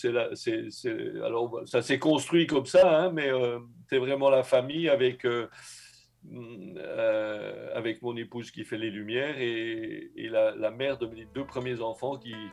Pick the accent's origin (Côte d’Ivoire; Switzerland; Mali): Switzerland; moved away as an adult; now in France; J'étais bûcheron en Suisse, je suis parti de la Suisse à 20 ans, je me suis retrouvé en France